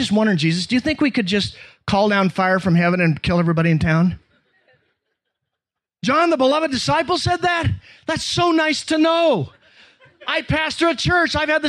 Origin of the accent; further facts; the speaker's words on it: United States; I guess that's because I'm American and maybe Americans are like this